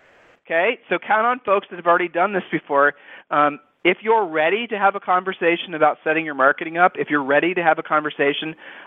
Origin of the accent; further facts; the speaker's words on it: Ohio, United States; weren't you kind of raised, we're from Ohio, weren't you kind of raised to be told to shake you know, a hand a certain way.